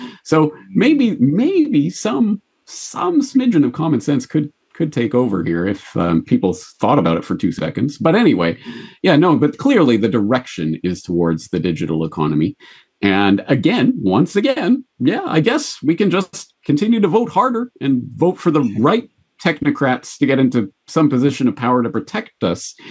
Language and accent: English; Canada; And even as a Canadian, I come from the Canadian system